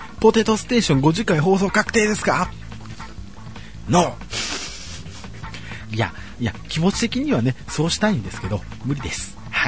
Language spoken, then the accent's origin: Japanese; Tokyo, Japan; 自分東京の人間なんで